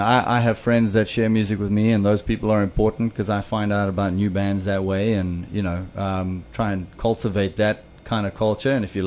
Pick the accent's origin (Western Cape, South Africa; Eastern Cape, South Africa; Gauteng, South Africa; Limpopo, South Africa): Gauteng, South Africa; Johannesburg; No, we're from Joburg.